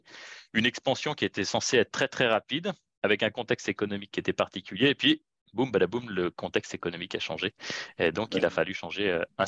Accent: France; moved away as an adult; also born or lived in Germany / England; now in Lausanne, Switzerland; je suis un Français expatrié. Ça fait maintenant 17 ans que j'ai quitté la France. Je suis passé un peu par l'Allemagne, l'Angleterre. Puis maintenant, je me suis installé à Lausanne, sur les bords du Léman, depuis une dizaine d'années.

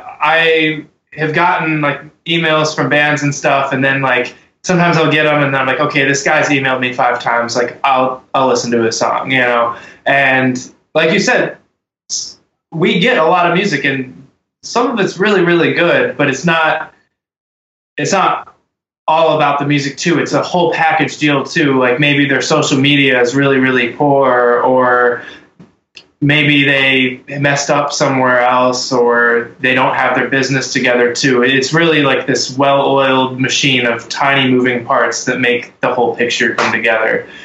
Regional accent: Texas, United States; born there; now in Ohio, United States; I was born in Texas. I live in Ohio now.

